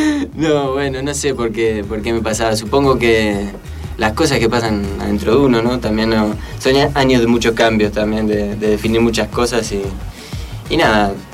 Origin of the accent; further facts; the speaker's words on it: Uruguay; now in Spain; Porque a mí también me han tratado muy bien la gente allá, en mi país. Más allá de ser un medio jodido, es un medio pequeño y que dejamos de consumir arte los uruguayos.